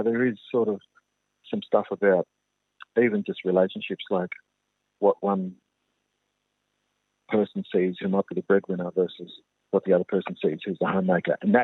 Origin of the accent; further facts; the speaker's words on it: New South Wales, Australia; I'm from East Coast, New South Wales.